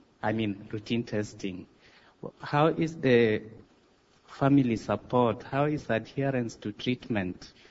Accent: Kenya; I come from Kenya.

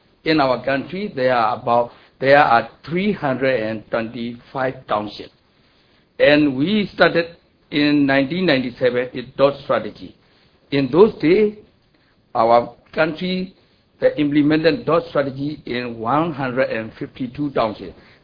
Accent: Myanmar; English is a second language; I'm from Myanmar

